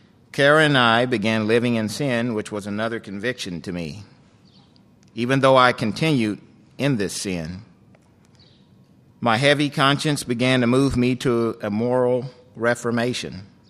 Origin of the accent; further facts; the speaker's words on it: Wichita, Kansas, United States; born there; I was born in Wichita, Kansas, into a spiritual home where we attended a missionary Baptist church.